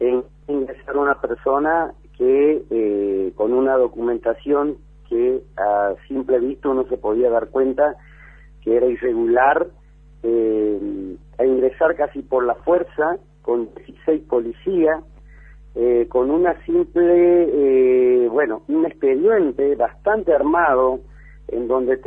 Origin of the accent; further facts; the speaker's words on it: Río Muerto, Chaco, Argentina; soy nacido y criado aquí en Río Muerto.